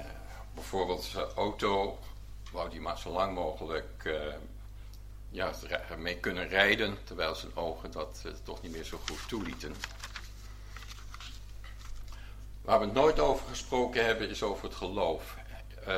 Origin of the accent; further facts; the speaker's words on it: Amsterdam, North Holland, Netherlands; Maar als Amsterdammer was dat toch wel bijzonder.